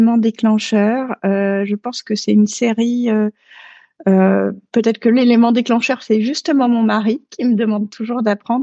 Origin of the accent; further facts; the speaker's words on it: Dakar, Senegal; also born or lived in Paris, France / Neuilly-sur-Seine, France; Alors j'ai grandi à Dakar. Bon, je suis née à Paris. Mes premières années étaient à Neuilly-sur-Seine, mais j'ai grandi à Dakar. Dakar, donc au Sénégal.